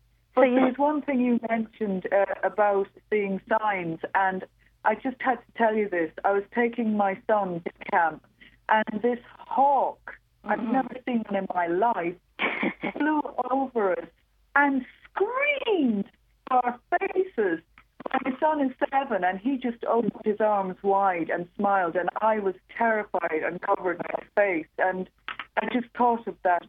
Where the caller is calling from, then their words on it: Dublin, Leinster, Ireland; I'm calling from Dublin.